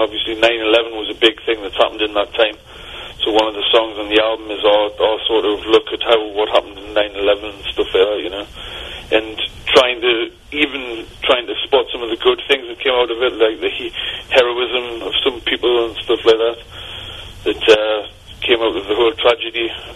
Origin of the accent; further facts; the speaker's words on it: Newcastle, North East England, United Kingdom; There was a lot of bands, you know, especially from where we come from Newcastle.